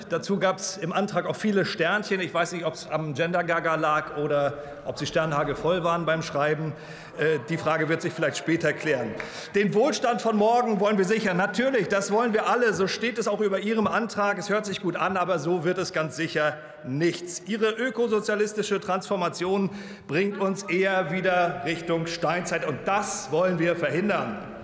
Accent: Germany; ich bin wie Herr Lemmel in der DDR groß geworden

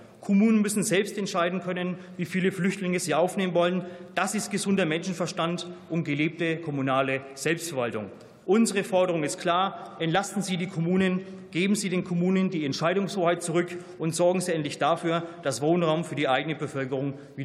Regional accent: Bavaria, Germany; Ich komme aus dem Landkreis Fürth.

